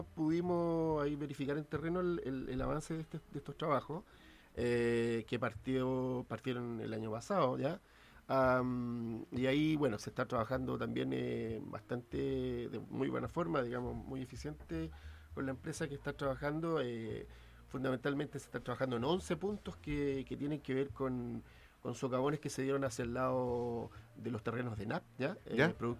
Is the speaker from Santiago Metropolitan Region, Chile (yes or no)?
no; Valparaíso, Chile; also born or lived in Quilpué; yo soy oriundo acá de la región, nací circunstancialmente en Quilpué, pero prácticamente mucha parte de mi vida, desde mi niñez hasta adolescencia, en Valparaíso.